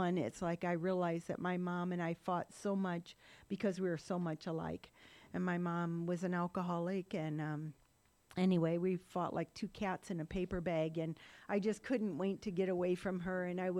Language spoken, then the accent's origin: English; Ohio, United States; I grew up in Ohio. I'm one of five kids, and my parents were good people